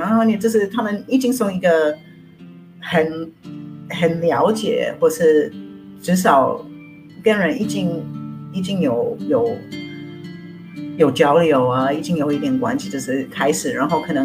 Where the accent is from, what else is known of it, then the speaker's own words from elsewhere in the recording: United States; Chinese is a second language; now in Taiwan; 就是像我是美国人，然后到台湾来，首先需要学习语言